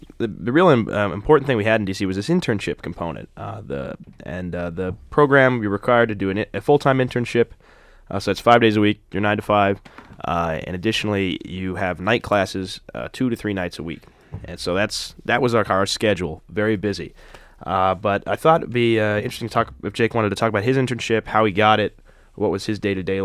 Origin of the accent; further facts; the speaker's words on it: Washington, United States; I'm from Washington State, and I've worked there on the state level for several lobbyists for now about 5 years.